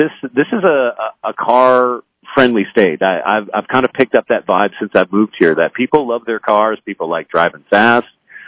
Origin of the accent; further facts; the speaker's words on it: Minnesota, United States; I grew up in Minnesota, and he would take me to BIR once a summer for the muscle car shootout.